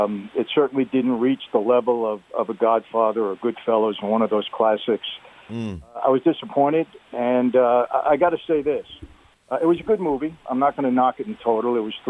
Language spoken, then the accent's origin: English; Brooklyn, New York, United States; I grew up in Brooklyn and certainly, spent a lot of time in Queens, Manhattan, all around that area.